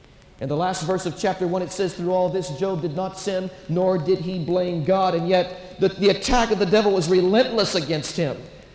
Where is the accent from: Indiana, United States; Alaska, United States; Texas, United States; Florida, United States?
Florida, United States; Orlando; I'm from Orlando, Florida. Folks, the world has moved to Orlando.